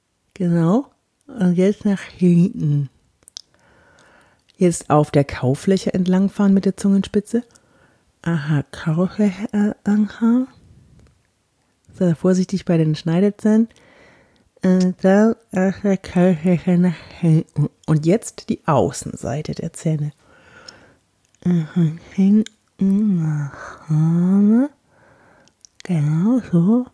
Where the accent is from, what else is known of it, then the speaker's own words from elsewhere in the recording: Bavaria, Germany; accent: light Bavarian lilt; Auf jeden Fall habe ich an meinem Dialekt gearbeitet, wie du jetzt hoffentlich hörst. Ich weiß, ich habe noch so einen leichten bayerischen Singsang drin, obwohl ich aus Franken komme und die Franken, die haben das nicht so gern, wenn wir als Bayern bezeichnet werden.